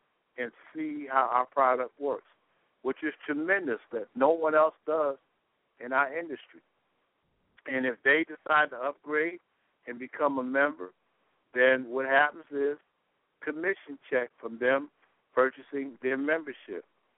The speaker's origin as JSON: {"language": "English", "town": "Baltimore", "region": "Maryland", "country": "United States", "tie": "born or raised there", "said": "You got cities going bankrupt like Detroit, and you got people tearing cities up like Baltimore, my hometown."}